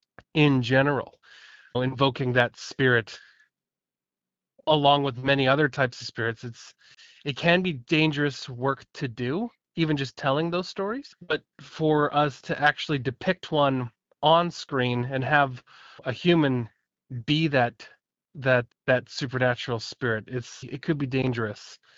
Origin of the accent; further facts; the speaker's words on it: Gitlaxt'aamiks, British Columbia, Canada; I come from the Niska Nation, from Gitlahtamix, Nuayanch. My clan is the Grizzly Bear Clan, or People of the Hawthorn Bush, and I come from the House of Shtain.